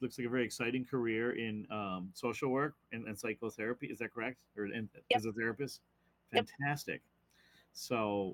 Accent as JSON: {"language": "English", "town": "Orchard Park", "region": "New York", "country": "United States", "tie": "born or raised there", "said": "I was back in my hometown, Orchard Park, New York, for my 40th class reunion."}